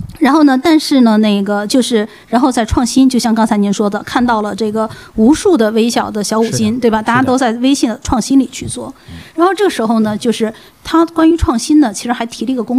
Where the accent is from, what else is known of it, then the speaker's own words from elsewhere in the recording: China; 其实我觉得这个是因为我们中国自古它是个农业民族